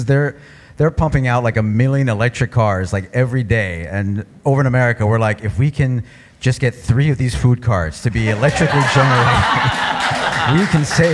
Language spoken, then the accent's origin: English; the South, United States; Yes, I grew up in the South.